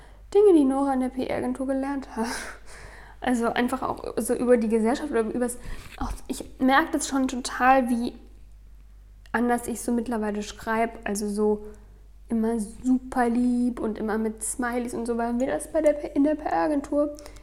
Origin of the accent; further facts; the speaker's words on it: Erfurt, Thuringia, Germany; now in Austria; ich bin aus Deutschland wo und vor allen Dingen aus Erfurt, die alle nicht immer so freundlich sind miteinander.